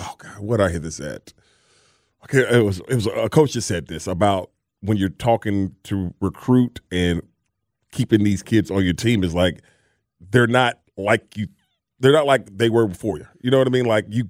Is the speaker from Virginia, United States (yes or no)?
no; Georgia, United States; kids from Peach County can get an opportunity to play and do good, I'm always for that because that's my hometown. It's the high school I went to.